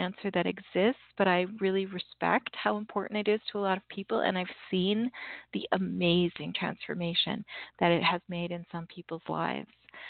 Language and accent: English; Canada; I'm Canadian and I say process